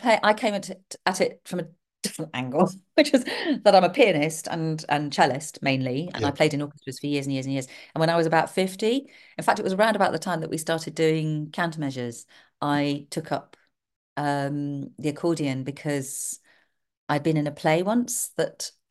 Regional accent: Windsor, South East England, United Kingdom; born there; I was born in Windsor in Berkshire because my grandparents at that point lived there, my mother's parents.

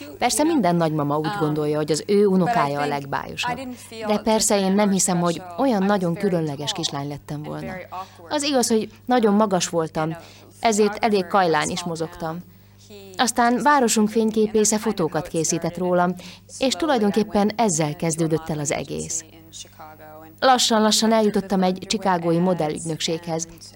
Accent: United States; Igen, egy nagyon kis amerikai városból származom, aminek közelében sok kukoricamező van.

